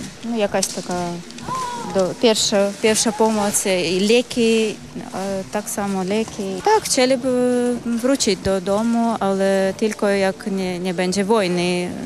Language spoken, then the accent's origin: Polish; Odesa, Odesa Oblast, Ukraine; Polish is a second language; now in Poland; Pani z Odesy. Jestem z Odesy, z Ukrainy i mieszkam od 1 marca w Polsce.